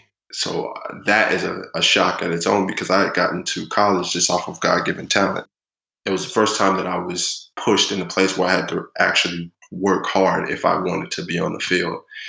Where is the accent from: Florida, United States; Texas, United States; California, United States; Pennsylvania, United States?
Texas, United States; Garland; I'm from Garland, Texas. My mom is from Brooklyn, New York, but she raised me in Texas.